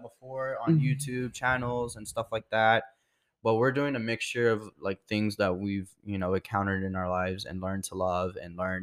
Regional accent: Houston, Texas, United States; Like being a Houston kid, you mm-hmm. know, growing up in Houston

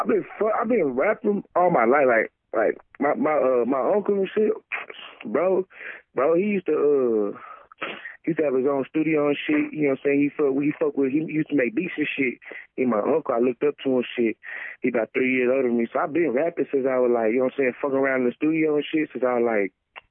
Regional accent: Dallas, Texas, United States; I'm from Dallas. They from Dallas. You know what I'm saying? That's how I got … too. Like, it's just some Dallas shit

